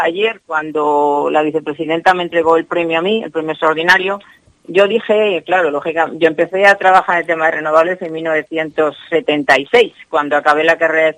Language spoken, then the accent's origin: Spanish; Zamora, Castile and León, Spain; yo nací en Zamora y luego en Zamora para mí ha sido el sitio de mis vacaciones, de Navidad, de Semana Santa, del verano, en casa de mis abuelos, y yo me considero zamorana.